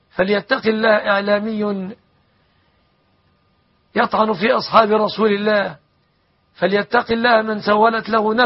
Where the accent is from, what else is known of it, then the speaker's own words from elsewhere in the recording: Egypt; بلادنا مصر